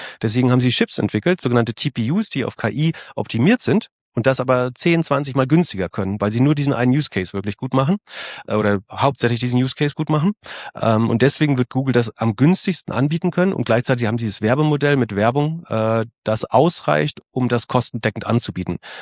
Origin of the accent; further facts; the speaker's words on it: Mecklenburg-Vorpommern, Germany; oben in meiner Heimat in Mecklenburg-Vorpommern, wo ständig Sonne scheint und die Windräder drehen.